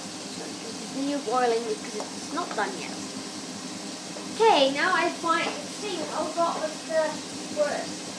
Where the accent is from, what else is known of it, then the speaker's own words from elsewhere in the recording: Netherlands; first language Dutch; English is a second language; Remember, English is not my first language. I'm a Dutchie. I speak Dutch. English, I speak English quite well, but it's still not my first language.